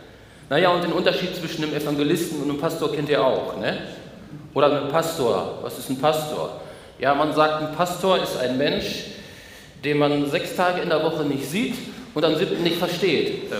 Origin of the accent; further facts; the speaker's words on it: North Rhine-Westphalia, Germany; ich komme aus Ostwestfalen, habe die herrlichen drei Buchstaben auf meinem Motorrad und auf meinen Autos, LIP, Living in Paradise.